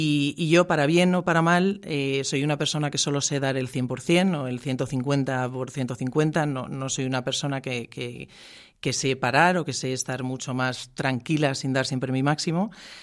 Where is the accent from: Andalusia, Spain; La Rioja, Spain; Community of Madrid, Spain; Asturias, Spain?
La Rioja, Spain; moved away as an adult; soy una chica, una mujer de provincia, nací en La Rioja